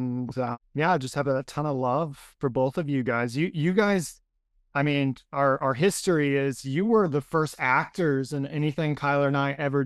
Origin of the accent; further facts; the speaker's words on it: Illinois, United States; born and raised in Southern Illinois, saved when I was about 8 years old